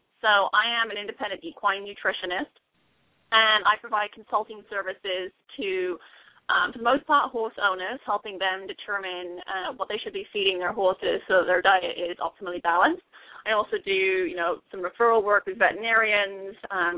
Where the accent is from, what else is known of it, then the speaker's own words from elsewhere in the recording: England, United Kingdom; moved away as an adult; now in United States; I was born in England and spent, you know, the first 18, 19 years in England, came over to the U.S. in the third year of my bachelor's as an education abroad student